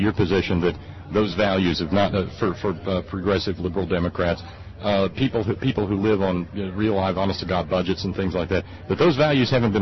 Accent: West Virginia, United States; Because, well, everybody who listens to this program knows that we come from Fayette County

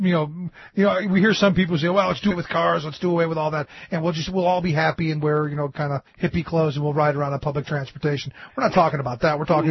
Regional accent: Cleveland, Ohio, United States; where I grew up in Cleveland, you could take the rapid transit down into the city from just about anywhere around the city.

